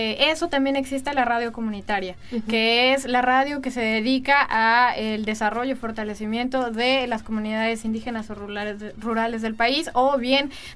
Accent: Oaxaca, Mexico; yo soy de Oaxaca, del estado de Oaxaca, que es al sur de México

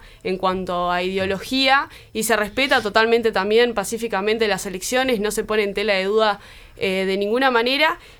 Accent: Uruguay; es algo que la verdad tenemos que valorar un montón como uruguayos

